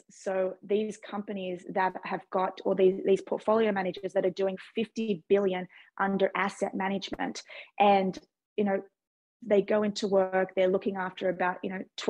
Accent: Australia; we're both from Australia.

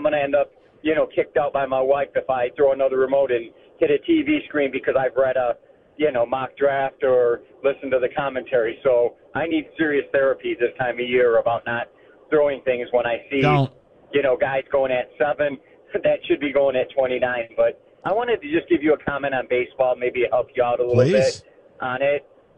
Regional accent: Toledo, Ohio, United States; I'm from Toledo, and I'm just wanting Mitchell.

